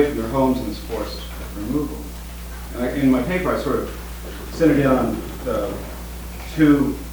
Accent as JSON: {"language": "English", "town": "Chicago", "region": "Illinois", "country": "United States", "said": "Mm-hmm. I'm from Chicago."}